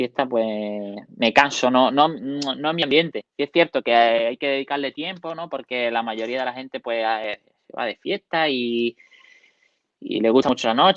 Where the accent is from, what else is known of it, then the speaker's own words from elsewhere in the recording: Coín, Andalusia, Spain; eso fue una feria de mi pueblo aquí en Coín